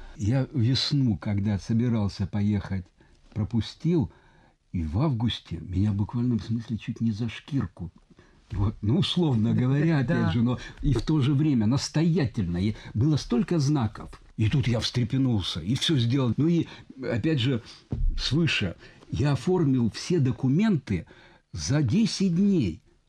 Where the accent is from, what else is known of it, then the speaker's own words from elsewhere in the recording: Siberia, Russia; Я приехал из Сибири, говорю, нас никакой супостат не одолеет. За нами Сибирь.